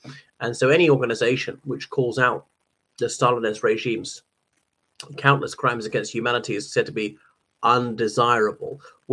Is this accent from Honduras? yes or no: no; Ireland; from Ireland.